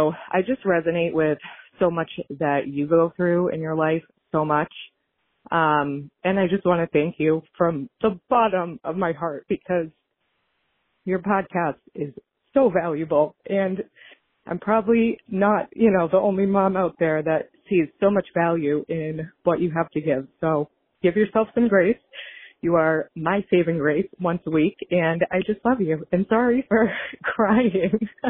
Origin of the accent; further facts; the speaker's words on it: Cape Cod, Massachusetts, United States; I'm from Cape Cod, Massachusetts